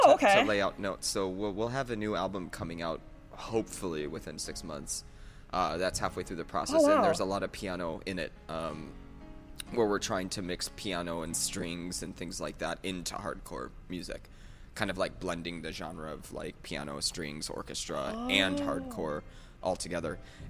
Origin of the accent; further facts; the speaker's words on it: Midwest, United States; So we grew up playing, like, pop punk or alternative, you know, growing up in the Midwest and whatnot.